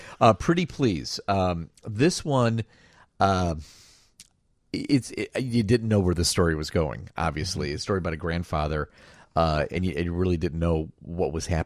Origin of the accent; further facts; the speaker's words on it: Chicago, Illinois, United States; See, even though growing up in Chicago, that's where we would go on a Friday night or a Saturday, take a girl.